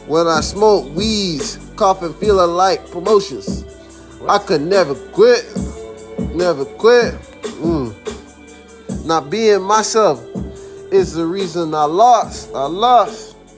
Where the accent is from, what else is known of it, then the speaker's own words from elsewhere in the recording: Jamaica; Because I used to eat that as a Jamaican little kid back in the day.